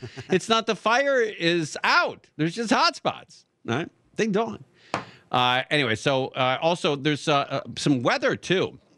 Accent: Los Angeles, California, United States; I remember I was born and raised in Los Angeles, 1963. I've seen it all, right?

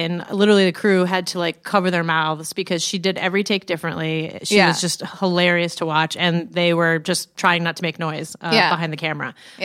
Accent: Midwest, United States; She saw me play a show in the Midwest, in St. Louis, actually, and I'm from the Midwest, so what up, MW?

